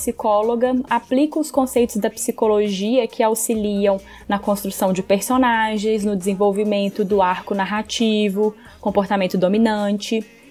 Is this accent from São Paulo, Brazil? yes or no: no; Belo Horizonte, Minas Gerais, Brazil; sou psicóloga e escritora e sou de Belo Horizonte, Minas Gerais.